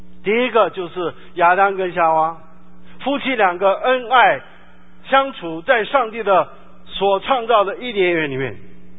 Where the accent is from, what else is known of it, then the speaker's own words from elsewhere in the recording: China; 所以今天我们中国人会打太极拳